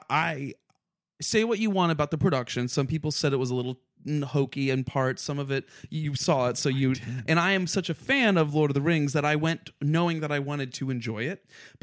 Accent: Elmira, New York, United States; And I grew up in Elmira, New York.

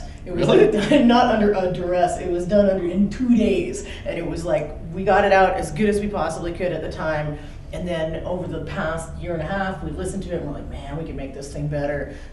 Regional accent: Vancouver, British Columbia, Canada; also born or lived in Saskatchewan; now in United States; No, I'm born and raised in Vancouver.

